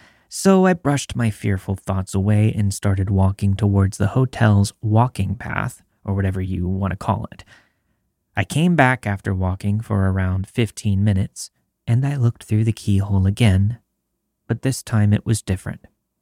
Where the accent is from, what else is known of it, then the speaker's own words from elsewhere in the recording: India; This happened when I was in Delhi, India. I'm an Indian girl, and I was 14 years old at the time.